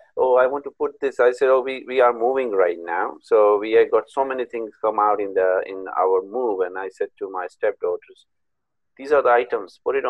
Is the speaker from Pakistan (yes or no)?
yes; Pakistan; moved away; I was brought up in Pakistan. I came to this country in 1996.